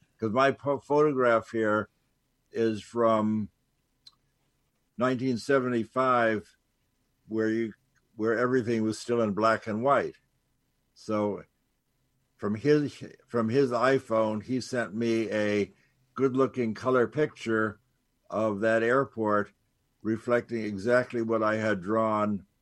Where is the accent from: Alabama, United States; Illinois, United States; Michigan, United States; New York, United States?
New York, United States; I was coming to a conference and talking to the cab driver, as I always do, that I'm from New York, and you always chat up the cab driver.